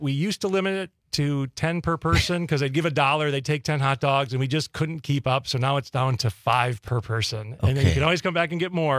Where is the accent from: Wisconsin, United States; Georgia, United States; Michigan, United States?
Wisconsin, United States; Ashwaubenon; Actually, Ashwaubenon. Klipstein Park. I played baseball there growing up.